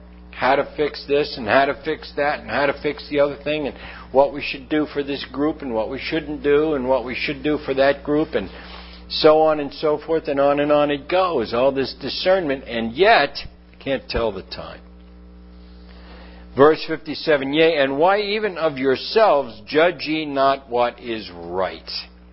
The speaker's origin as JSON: {"language": "English", "town": "St. Albans", "region": "New York", "country": "United States", "tie": "born there", "said": "where I was born in St. Albans, Queens."}